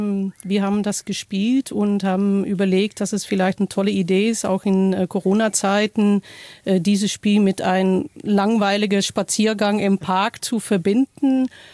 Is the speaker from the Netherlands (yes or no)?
yes; Netherlands; now in Kassel, Germany; Ich bin Niederländerin, seit 20 Jahren jetzt in Deutschland, auch 20 Jahre in Kassel